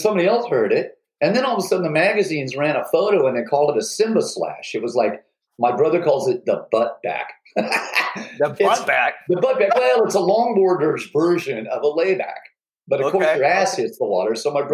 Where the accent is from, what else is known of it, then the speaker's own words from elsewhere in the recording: Pacific Beach, California, United States; I'm from Pacific Beach, California. I went to elementary school at Mission Beach Elementary, and then in third grade I shifted over wi